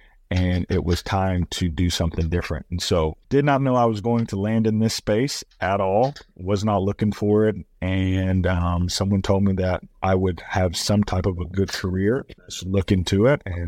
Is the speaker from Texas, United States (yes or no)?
yes; Dallas, Texas, United States; now in Oklahoma, United States; Like I said … I am originally from the Dallas area. Moved out here to Oklahoma to play basketball.